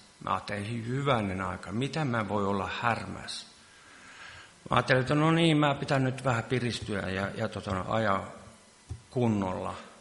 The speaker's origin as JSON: {"language": "Finnish", "town": "Kolppi", "region": "Ostrobothnia", "country": "Finland", "tie": "born there", "said": "Mä synnyin tuossa Kolpissa. Ja äidin on kaustiselta kotoa ja isä on Kolpista."}